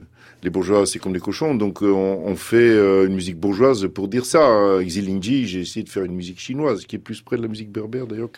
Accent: Netherlands; French is a second language; Normalement, je suis néerlandais.

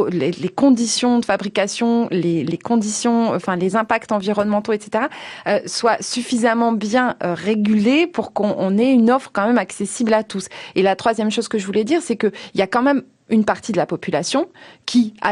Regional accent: Hauts-de-France, France; je viens du Nord, il y a une expression dans le Nord qui dit

